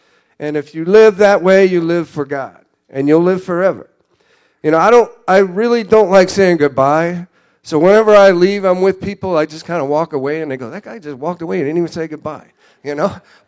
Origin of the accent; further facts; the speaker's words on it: Ireland; And we're Irish.